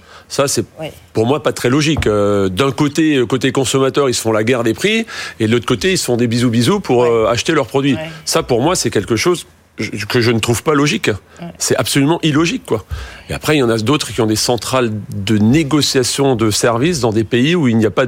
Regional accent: Grand Est, France; Moi, je suis alsacien.

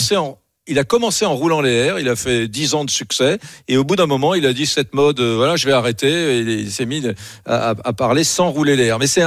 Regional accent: Occitanie, France; On vient tous du Gers. Je suis le premier mec en 1000 ans, voilà, qui n'a pas l'accent.

